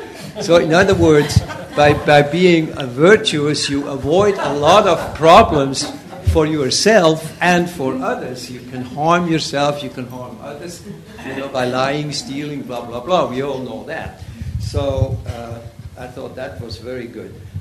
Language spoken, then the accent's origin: English; Switzerland; I grew up in Switzerland, and that's much less the case.